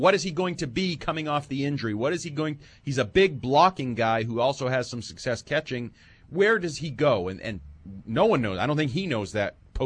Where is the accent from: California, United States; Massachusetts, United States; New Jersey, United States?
Massachusetts, United States; Dartmouth; in my hometown of Dartmouth, Massachusetts.